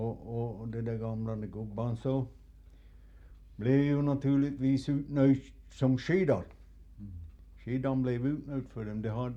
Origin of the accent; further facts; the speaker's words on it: Turku, Southwest Finland, Finland; moved away; Jag kommer från Åbo, ja.